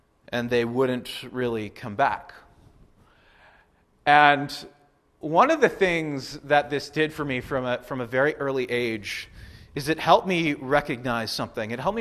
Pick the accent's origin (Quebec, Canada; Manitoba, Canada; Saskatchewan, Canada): Saskatchewan, Canada; Nipawin; I grew up in Nipawin, Saskatchewan. Spent most of my life there, where we have good fishing and lots of good churches in the area.